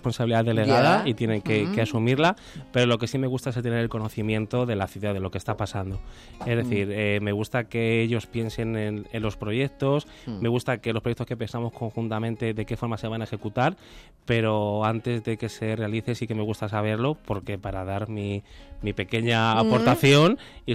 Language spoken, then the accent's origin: Spanish; Aranjuez, Community of Madrid, Spain; also born or lived in Santa Cruz de Tenerife; Sí, mi familia es de Aranjuez. Lo único que por motivos laborales vivieron en Santa Cruz de Tenerife y ahí nací yo, en Santa Cruz de Tenerife, pero con un añito y poco ya, ya volvimos a Aranjuez.